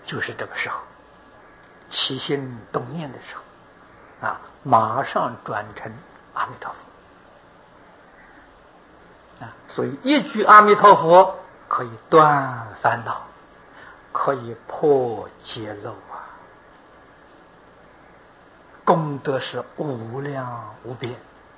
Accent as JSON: {"language": "Chinese", "country": "Taiwan", "said": "那么今天在全世界比例当中，我们台湾人知道的是最多。台湾是宝岛啊"}